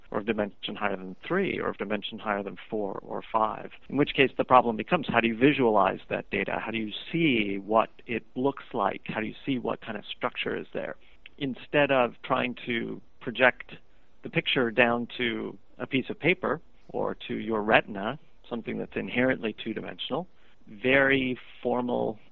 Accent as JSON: {"language": "English", "town": "Euclid", "region": "Ohio", "country": "United States", "tie": "born there", "said": "I guess I always loved geometry, so it's ironic that I was born in Euclid."}